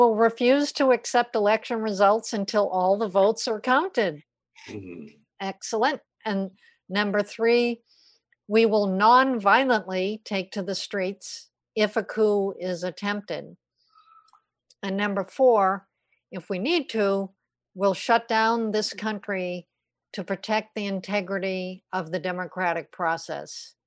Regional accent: New England, United States; And I come from New England, so we believe an ounce of prevention is worth a pound of cure.

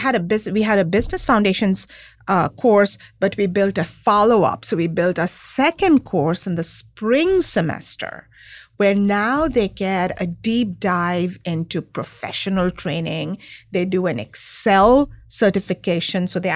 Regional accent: Mumbai, Maharashtra, India; I grew up in Bombay.

